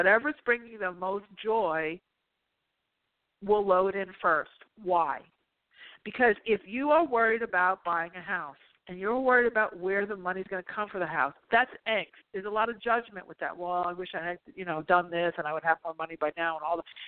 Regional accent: New Jersey, United States; I'm from Jersey, so I know, you know, I know about this sauce and gravy and Sundays and everything.

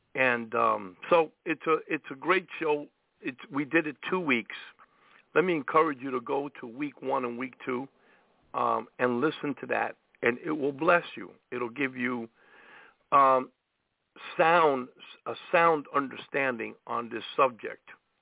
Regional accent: Brooklyn, New York, United States; Now I know a lot of preachers in Brooklyn because I'm originally from Brooklyn.

